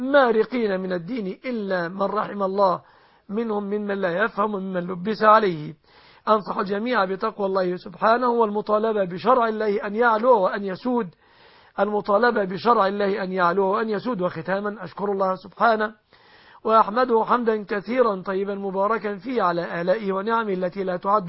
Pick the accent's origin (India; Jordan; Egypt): Egypt